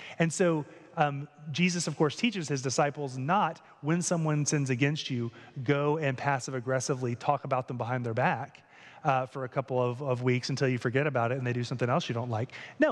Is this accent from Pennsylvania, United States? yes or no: no; North Carolina, United States; So I grew up in North Carolina, and North Carolina, when I was growing up, football was not really a thing